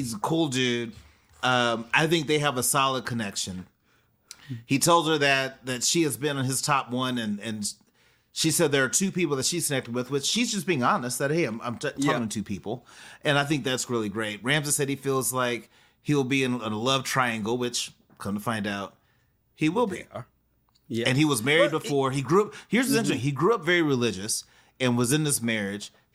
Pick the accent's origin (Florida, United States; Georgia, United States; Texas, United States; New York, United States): Texas, United States; San Antonio; I'm from San Antonio, and so I've met a lot of military folks.